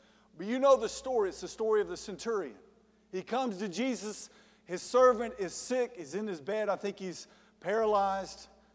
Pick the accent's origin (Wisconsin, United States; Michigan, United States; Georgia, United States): Georgia, United States; I'm from Georgia. Keep it simple.